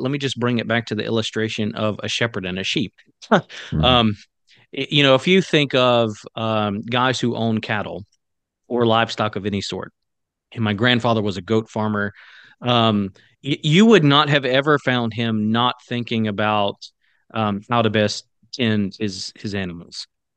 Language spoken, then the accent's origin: English; the South, United States; So I grew up in the South on the East Coast and lived on the East Coast, you know, a great deal of my adult life.